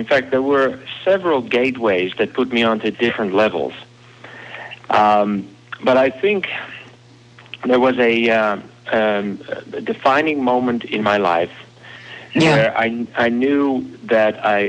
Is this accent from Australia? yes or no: no; Netherlands; English is a second language; moved away as an adult; now in United States; left my home country, the Netherlands, same as your home country, for America. And so when I was 30, I started on a whole new path.